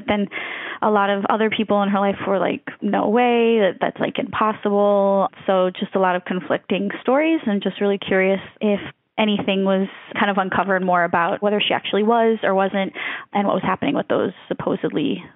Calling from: New York, United States; I'm calling from New York.

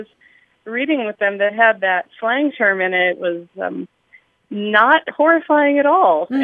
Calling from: Bellevue, Nebraska, United States; I'm calling you from Bellevue, Nebraska.

